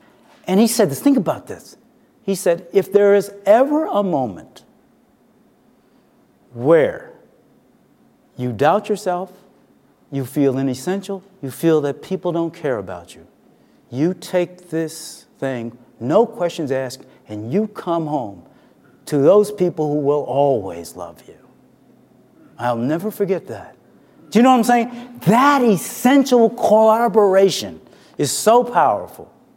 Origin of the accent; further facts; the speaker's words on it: Harlem, New York, United States; I came up here from Harlem. I must admit, I didn't know what the hell to do in Ithaca.